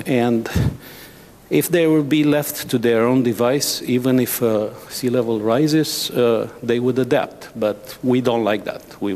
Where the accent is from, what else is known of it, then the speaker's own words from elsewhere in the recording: Romania; now in United States; I'm originally from Romania, working in the United States for now 28 years.